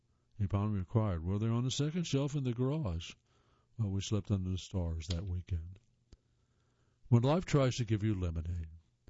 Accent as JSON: {"language": "English", "region": "Colorado", "country": "United States", "tie": "born or raised there", "said": "I'm from Colorado and grew up camping, so I'm tough to rattle."}